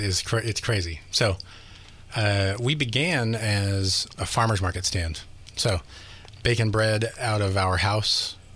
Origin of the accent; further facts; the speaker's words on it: Colorado, United States; And unfamiliar to me, I was originally from Colorado. And that was like the first smell of magic.